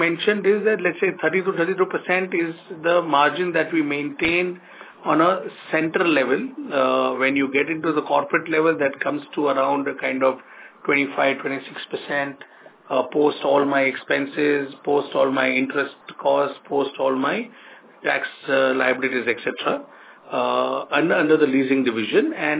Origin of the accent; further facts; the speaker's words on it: India; as an Indian mindset, we always had a mindset of owning our own offices